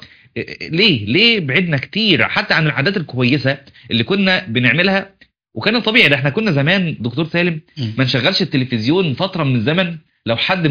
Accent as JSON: {"language": "Arabic", "region": "Upper Egypt", "country": "Egypt", "said": "يعني احنا عندنا في الصعيد"}